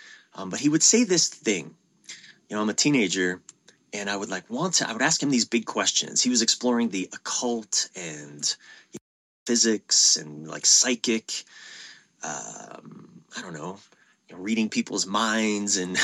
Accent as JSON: {"language": "English", "region": "East Coast", "country": "United States", "lives_now": "California, United States", "said": "I'm from the East Coast and going away from the ocean meant going west. Out here in California, going away from the ocean means going east, and that always kind of trips me up."}